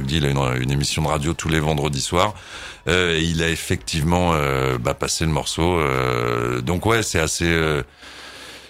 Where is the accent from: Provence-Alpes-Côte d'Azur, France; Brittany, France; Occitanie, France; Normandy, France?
Normandy, France; Gaillon; parce que je suis originaire de Gaillon, 27600 représente